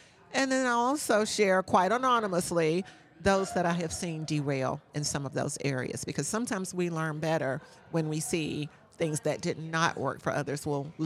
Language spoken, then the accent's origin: English; Duncan, South Carolina, United States; yes, Duncan, South Carolina.